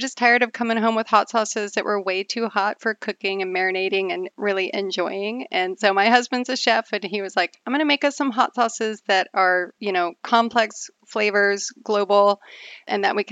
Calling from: Salem, Oregon, United States; I'm calling from Salem, Oregon

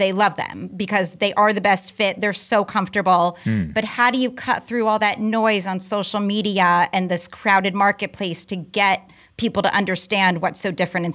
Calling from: Fairfield, Connecticut, United States; I'm calling from Fairfield, Connecticut.

